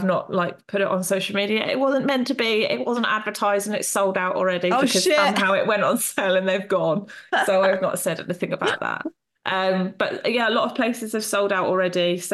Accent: Portsmouth, South East England, United Kingdom; Yeah, so on my hometown one, my Portsmouth one, I'm doing it exactly a year to the day that I did it.

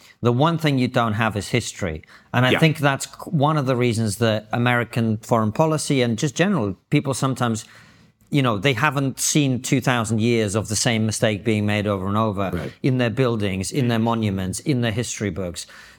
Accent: Russia; I was born in Russia, grew up in the Soviet Union.

